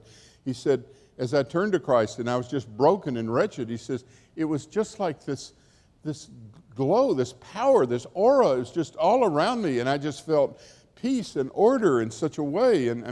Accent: Nashville, Tennessee, United States; I'm just from Nashville. We talk that way in Nashville.

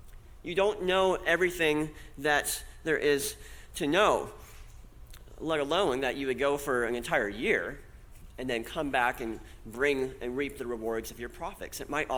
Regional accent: North Dakota, United States; It's like where I grew up in North Dakota in the wintertime when you would breathe and it would be just a mist

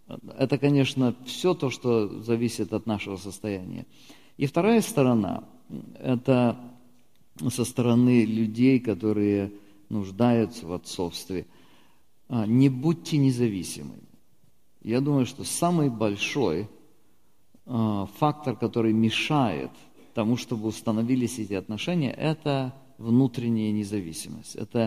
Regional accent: Russia; А я из России.

